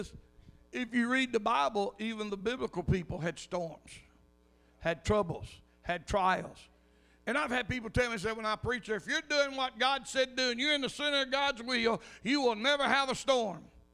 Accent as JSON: {"language": "English", "town": "Munich", "region": "Bavaria", "country": "Germany", "second_language": "English", "said": "I said, well, I'm from Munich. That's in southern Germany"}